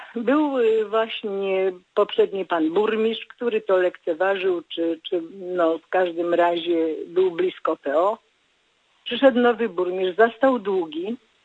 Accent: Masovian Voivodeship, Poland; moved away; Wprawdzie ja mieszkam tutaj 50 lat, ale nie pochodzę z tych stron, jestem z Mazowsza. Wychowana przez moich dziadków

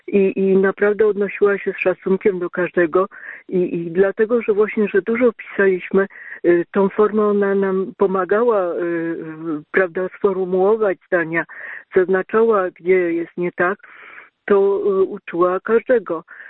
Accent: Silesian Voivodeship, Poland; Bo też, no ja ze Śląska pochodzę, ale właśnie nauczono mnie, że mam mówić po polsku.

